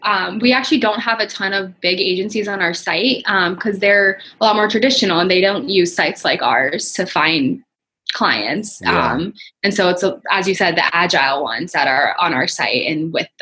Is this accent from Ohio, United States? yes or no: no; Colorado, United States; Clutch is based in Washington, D.C., but I'm originally from Colorado.